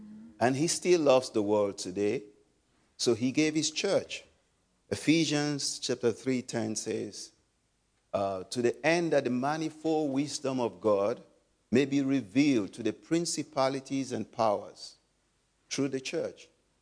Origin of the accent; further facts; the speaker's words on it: Nigeria; moved away as an adult; also born or lived in Egypt; now in Minden, Germany; I'm originally from Nigeria. I used to be a missionary in Egypt. I worked there with my wife for about 9 years in Egypt. Then we moved to Germany about 11 years ago. We live in Minden.